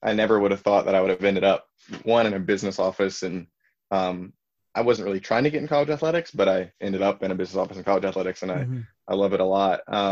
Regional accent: Massachusetts, United States; also born or lived in Virginia; And also, I'm originally from Virginia. I grew up in Massachusetts, but I was born about 35 minutes away from Charlottesville

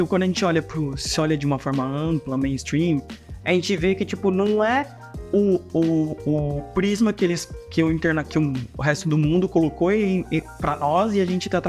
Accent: São Paulo, Brazil; Eu, por exemplo, né, cresci no Cambuci, né, o mesmo bairro dos Gêmeos, no mesmo período.

